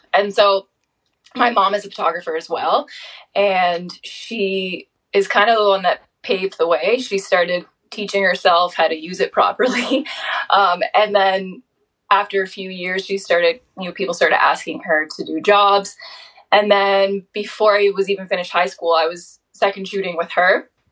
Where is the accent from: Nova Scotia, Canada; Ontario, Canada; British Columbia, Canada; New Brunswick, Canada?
Nova Scotia, Canada; I am from Cape Breton. I was born here, raised here.